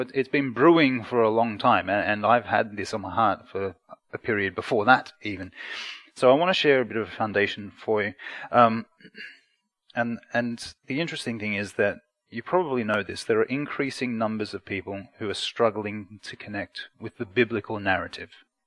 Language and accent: English; Australia; now in United Kingdom; I am an Aussie missionary here in the UK.